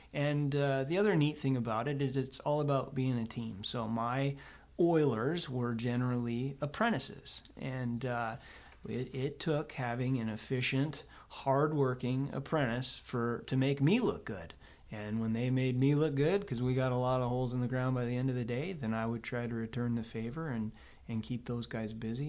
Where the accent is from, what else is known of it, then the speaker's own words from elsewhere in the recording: Washington, United States; moved away as an adult; So I actually grew up in Washington State, and like a lot of others, just was dying to see Alaska. Came up in 1999